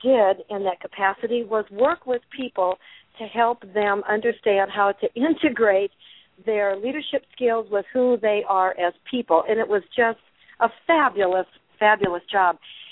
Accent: Nebraska, United States; moved away; also born or lived in Kansas City, Missouri; I am actually a Nebraska gal. I was born and raised pretty much in the Cornhusker state of Nebraska and moved out of Nebraska and into Kansas City, Missouri

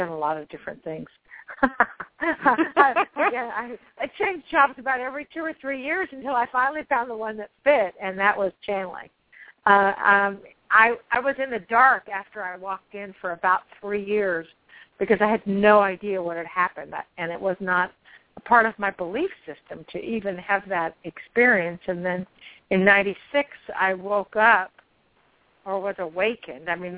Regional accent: Kansas, United States; also born or lived in Missouri; I was just about as normal as any Missouri girl could be. I mean, I grew up in Kansas, so in a very, very traditional environment.

